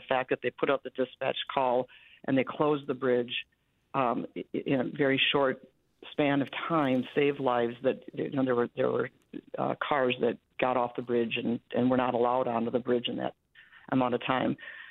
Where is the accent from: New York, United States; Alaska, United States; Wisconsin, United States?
Wisconsin, United States; born or raised there